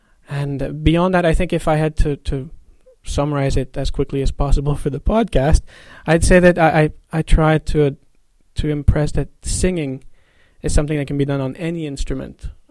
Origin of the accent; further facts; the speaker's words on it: Montreal, Quebec, Canada; I'm originally from Montreal. I grew up in Montreal. I went to school there for my undergrad.